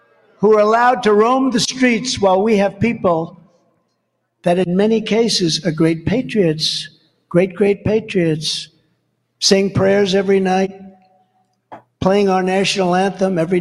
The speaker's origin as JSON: {"language": "English", "region": "New York", "country": "United States", "said": "I didn't know them. I was from New York."}